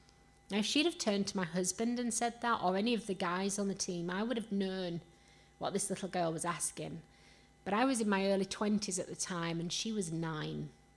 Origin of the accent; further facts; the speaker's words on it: Rotherham, Yorkshire and the Humber, United Kingdom; accent: Yorkshire; I cannot shake off the Yorkshire accent. And to be honest, I don't want to shake off the Yorkshire accent because it's the salt of the earth right here. But growing up in Rotherham